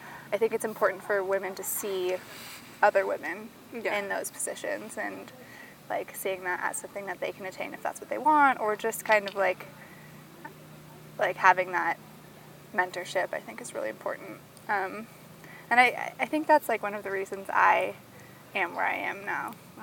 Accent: Berkeley, California, United States; And I grew up in Berkeley, and that's, like, a pretty liberal place.

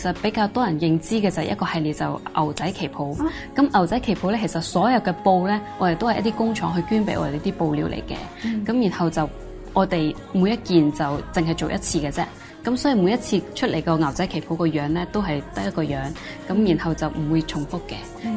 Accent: China; 但系我谂我哋作为中国人，应该会即系谂一谂

